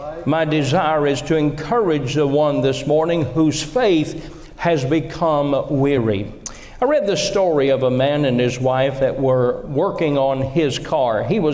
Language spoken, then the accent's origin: English; Kentucky, United States; And I always tell them New Jersey, and they laugh. And then I tell them, "No, I'm from Kentucky."